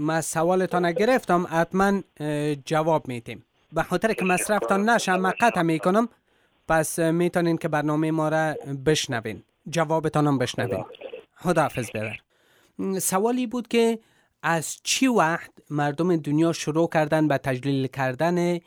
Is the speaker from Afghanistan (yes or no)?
yes; Afghanistan; و ما افغانام همونطور که گفتیم